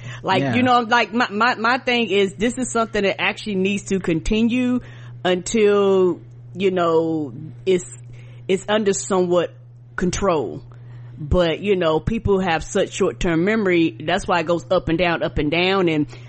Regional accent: Albany, New York, United States; born there; That's why I was born in Albany, and Albany's not a big state, a big area, and Albany's like up way up north

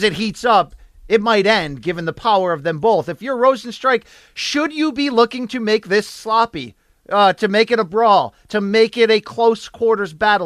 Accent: Connecticut, United States; It really doesn't impress you coming from a factory town, but at the same time, I am from Connecticut, so I can speak well enough where I'm not going to cough myself.

